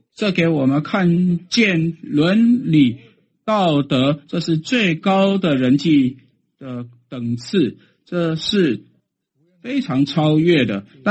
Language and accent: Chinese; China; 你们知道我从中国来，在中国有几千年的